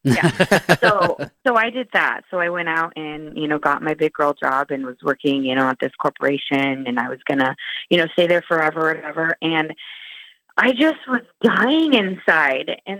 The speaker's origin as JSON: {"language": "English", "town": "Salem", "region": "Oregon", "country": "United States", "said": "all of Oregon was taken up for franchising, and that's where he and I are from. I'm from Salem."}